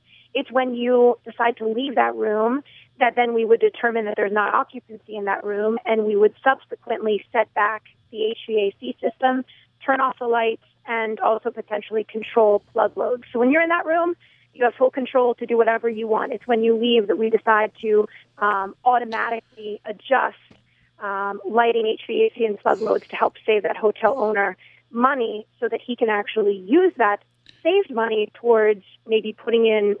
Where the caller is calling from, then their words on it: New York City, New York, United States; Actually, I'm calling in from New York City today, so it is It is actually a balmy 55 outside.